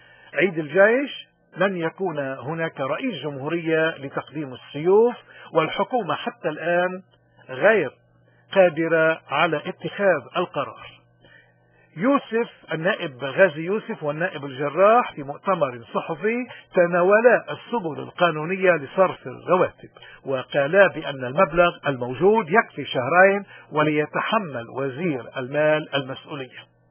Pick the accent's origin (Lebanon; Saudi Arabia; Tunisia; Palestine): Lebanon; ونحن كلبنانيين أكثر الناس بالعالم يمكن اللي كنا ضحية هالسياسات الأمريكانية المتغيرة